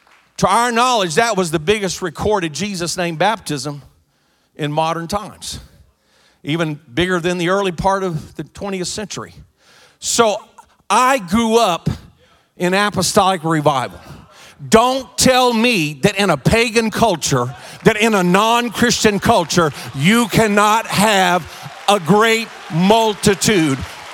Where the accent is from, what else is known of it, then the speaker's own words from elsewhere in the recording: South Korea; I was raised in Korea. My parents were missionaries, the pioneer missionaries.